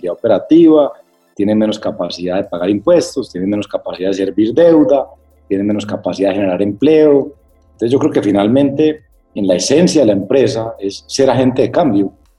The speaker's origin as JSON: {"language": "Spanish", "country": "Colombia", "said": "cuando digo nosotros somos los colombianos"}